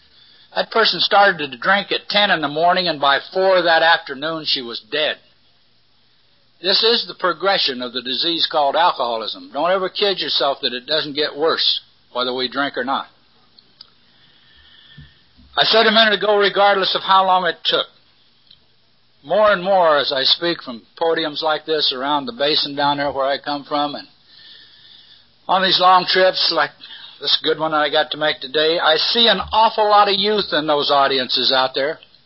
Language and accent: English; Fort Collins, Colorado, United States; I was born in Colorado, a little town called Fort Collins, just north of Denver. And I stayed clean all the way through high school.